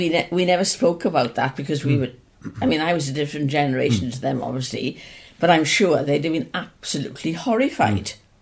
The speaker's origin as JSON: {"language": "English", "town": "Swansea", "region": "Wales", "country": "United Kingdom", "tie": "born or raised there", "said": "I was actually born in Gower in a huge mansion called Stout Hall. So although I was born in Gower, I wasn't raised in Gower. And I've lived in Swansea all my life, apart from 3 years in training college in Cardiff."}